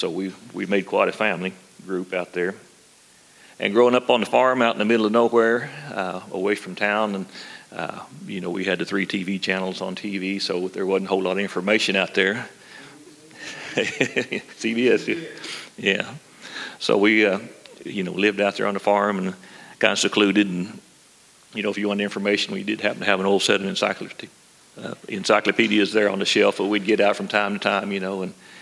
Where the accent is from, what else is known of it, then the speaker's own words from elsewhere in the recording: Oklahoma, United States; But I was born in Western Oklahoma, raised out in Western Oklahoma on a farm.